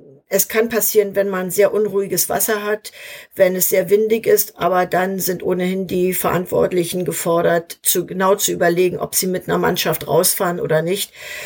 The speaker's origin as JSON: {"language": "German", "town": "Schwerin", "region": "Mecklenburg-Vorpommern", "country": "Germany", "tie": "born or raised there", "said": "weil ich in Schwerin, in meiner Heimatstadt, mithelfen sollte"}